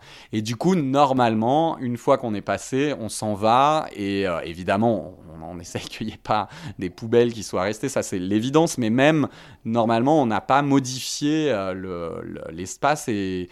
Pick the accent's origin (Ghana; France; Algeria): France; Saint-Maurice-de-Ventalon, Occitanie; Tous les étés à Saint-Maurice-de-Ventalon, là d'où je viens, à côté du pont de Montvert.